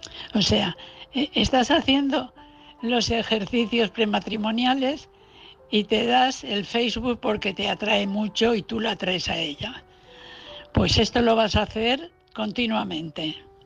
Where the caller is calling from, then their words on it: Valencia, Valencian Community, Spain; de Valencia.